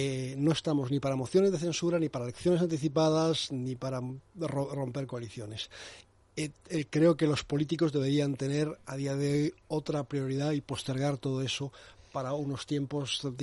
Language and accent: Spanish; Spain